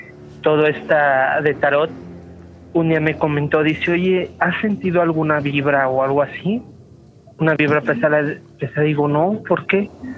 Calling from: Benito Juárez, Mexico City, Mexico; De aquí, de la Benito Juárez, División del Norte.

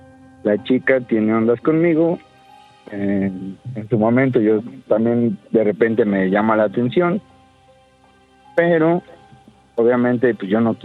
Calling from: Mexico City, Mexico; De Ciudad de México.

